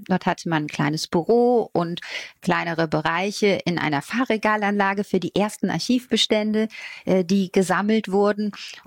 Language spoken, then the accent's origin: German; Rhineland, Germany; also born or lived in Düsseldorf; Nein, ich bin keine Kölnerin, okay. Aber man hört es vielleicht, ich bin Rheinländerin.